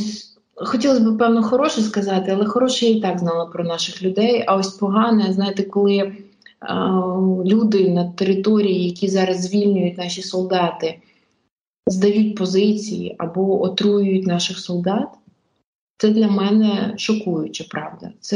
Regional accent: Zhytomyr, Zhytomyr Oblast, Ukraine; а я сама житомирянка, і я була в Житомирі

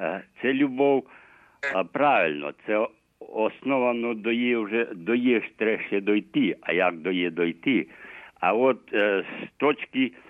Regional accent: Kyiv, Ukraine

